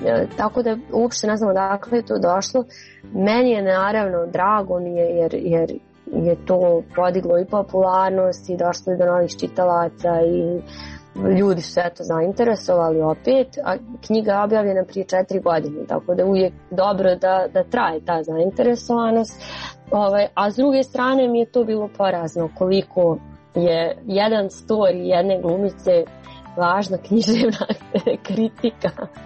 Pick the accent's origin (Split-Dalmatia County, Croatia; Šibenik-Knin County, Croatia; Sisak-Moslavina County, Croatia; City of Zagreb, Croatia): City of Zagreb, Croatia; Zagreb; born there; vidjeli su Zagreb, da sam rođen u Zagrebu